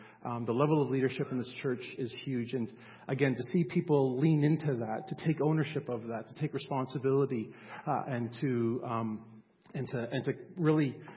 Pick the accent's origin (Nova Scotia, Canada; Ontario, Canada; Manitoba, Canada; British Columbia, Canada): Ontario, Canada; I grew up in Southern Ontario